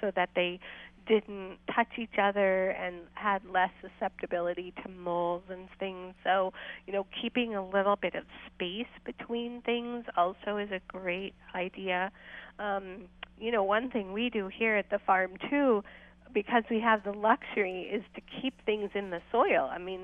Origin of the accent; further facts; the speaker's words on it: Vermont, United States; Right, and I grew up in Vermont where many people had root cellars